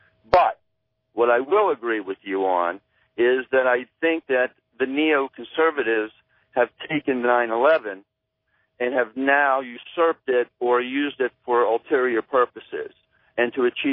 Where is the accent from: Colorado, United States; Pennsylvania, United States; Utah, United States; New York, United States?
Pennsylvania, United States; Somerset; I'm calling from Bedford, Pennsylvania